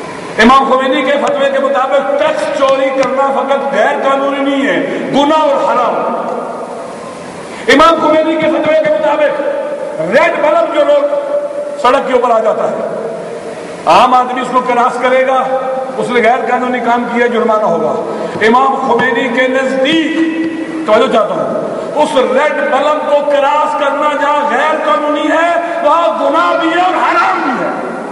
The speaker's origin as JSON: {"language": "Urdu", "country": "Pakistan", "said": "یہ ہماری مادر وطن ہے، ہم پاکستانی ہیں."}